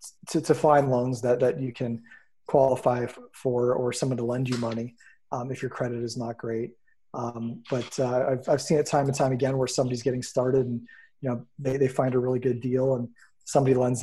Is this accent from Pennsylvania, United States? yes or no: yes; Erie, Pennsylvania, United States; Born and raised in Erie, PA, started buying property in 2001.